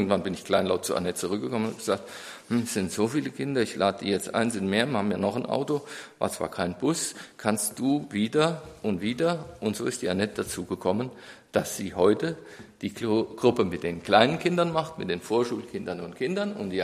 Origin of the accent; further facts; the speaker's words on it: Gladenbach, Hesse, Germany; Ich schon als Kind in Gladenbach, wo er bekannt war, meinen Eltern, meinem Elternhaus